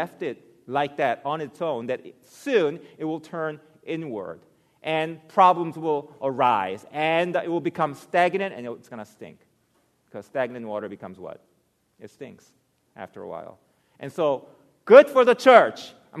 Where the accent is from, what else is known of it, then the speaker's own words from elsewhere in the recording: Virginia, United States; I grew up in Virginia, and we had an apple tree